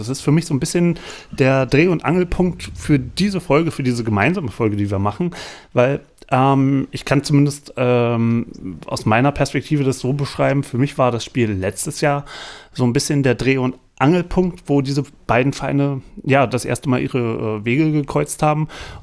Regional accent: Berlin, Germany

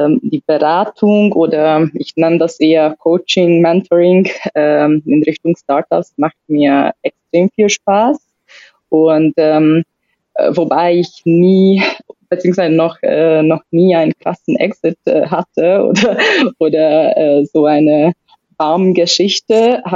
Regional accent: Hungary; komme ursprünglich aus Ungarn, bin schon 30 plus

